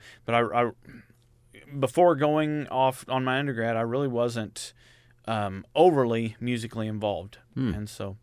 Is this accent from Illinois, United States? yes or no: yes; Mount Zion, Illinois, United States; Well, I've always been in the Decatur area. I grew up in Mount Zion, went through the Mount Zion schools